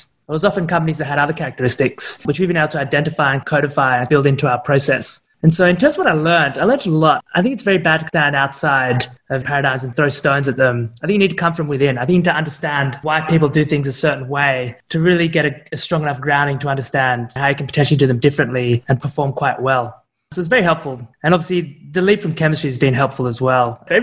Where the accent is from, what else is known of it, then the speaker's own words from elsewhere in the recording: Sydney, New South Wales, Australia; moved away as an adult; also born or lived in United Kingdom; So my background is I grew up in Sydney, Australia.